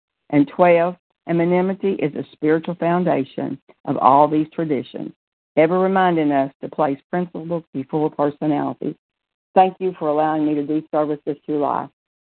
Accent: Pensacola, Florida, United States; I'm from Pensacola, Florida, and recovered by God's grace.

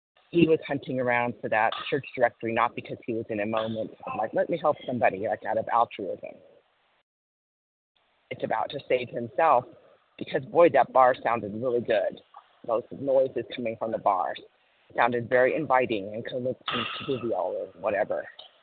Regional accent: Wyoming, United States; Good morning. … from Wyoming, and grateful to hear this reading this morning and the other shares.

